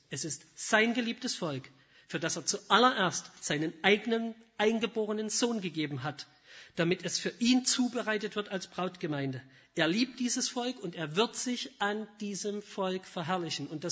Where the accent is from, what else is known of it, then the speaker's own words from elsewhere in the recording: Saxony, Germany; Bei uns im Vogtland sagt man